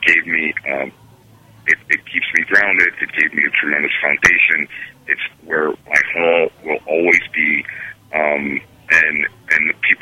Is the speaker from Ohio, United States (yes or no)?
yes; Cleveland, Ohio, United States; You know, even though I'm away from Cleveland, I still long for Cleveland. You know what I mean?